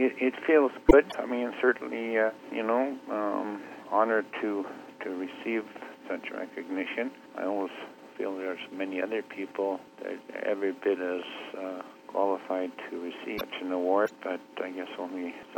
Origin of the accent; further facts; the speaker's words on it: Aklavik, Northwest Territories, Canada; born there; I was born in the Klavik, Northwest Territories, up in the Arctic